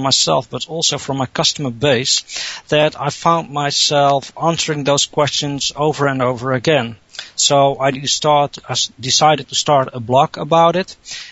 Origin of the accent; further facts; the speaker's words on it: Netherlands; 42 years old. I'm from the Netherlands, which lies in Europe.